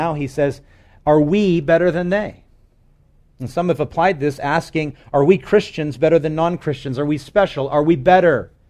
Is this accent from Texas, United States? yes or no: no; Wahiawa, Hawaii, United States; born there; I was born in Wahiwa, so I'm kind of from the ghetto.